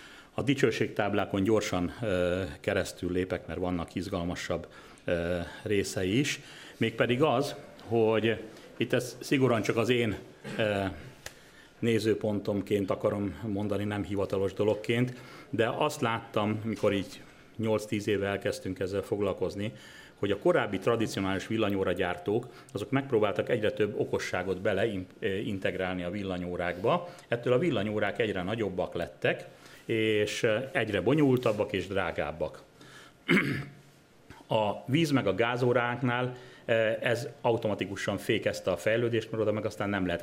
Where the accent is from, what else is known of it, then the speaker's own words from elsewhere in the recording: Győr, Győr-Moson-Sopron, Hungary; Én ráadásul még győri is vagyok